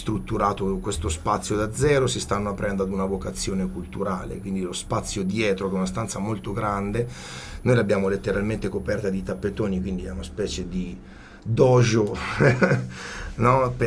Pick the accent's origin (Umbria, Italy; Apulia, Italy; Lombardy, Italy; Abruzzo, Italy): Umbria, Italy; Città di Castello; Io ho girato veramente mezza Italia, sono tornato in Umbria, io sono di Città di Castello.